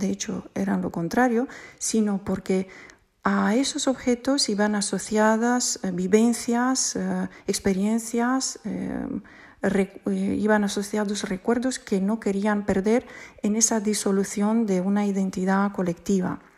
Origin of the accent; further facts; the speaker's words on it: Romania; me veo proyectada años atrás en mi niñez en Rumanía. Nosotros vivíamos en un pueblo, en un entorno bastante rural